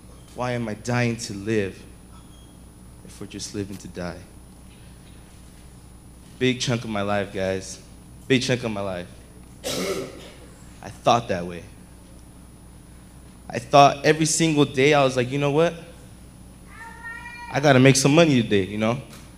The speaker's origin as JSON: {"language": "English", "town": "Yakima", "region": "Washington", "country": "United States", "tie": "born or raised there", "also_born_or_lived": "Top Notch", "said": "I was born in Top Notch, Washington, raised in Yakima all my life."}